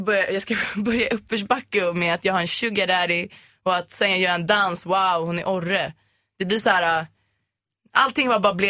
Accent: Sweden; Men jag är ju ändå svensk

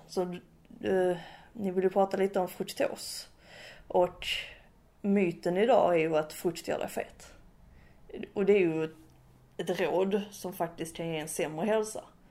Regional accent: Skåne, Sweden; accent: Skåne; Definitivt inte om jag gör det på min skånska.

